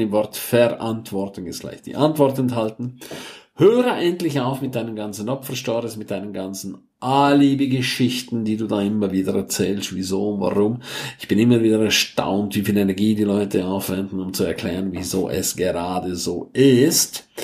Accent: St. Moritz, Graubünden, Switzerland; now in Germany; Also ich war jetzt die meiste Zeit in meiner Heimat in St. Moritz und habe es da sehr genossen.

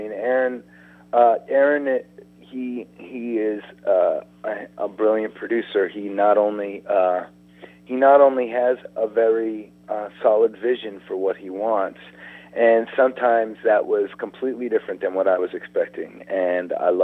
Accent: Boston, Massachusetts, United States; I'm from Boston, and most of our touring has been in the Northeast up until recently.

